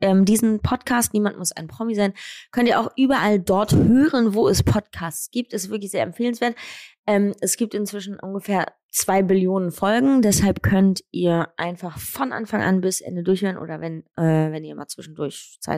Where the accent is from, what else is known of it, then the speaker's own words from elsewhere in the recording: Hesse, Germany; Naja, ich bin halt aus Hessen